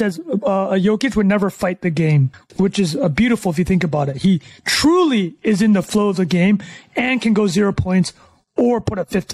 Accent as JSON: {"language": "English", "town": "Calgary", "region": "Alberta", "country": "Canada", "tie": "born there", "said": "So I'm Canadian, Vietnamese Canadian. I was born in Calgary. My parents are both Vietnamese refugees."}